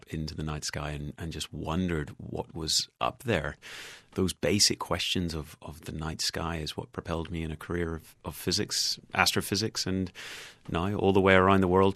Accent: Northern Ireland, United Kingdom; So I was growing up in Northern Ireland, a place that doesn't have a lot of, well, anything.

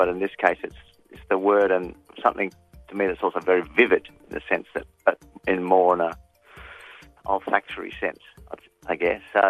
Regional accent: Adelaide, South Australia, Australia; I remember from childhood, I grew up in Adelaide, and we often had long, hot, dry spells

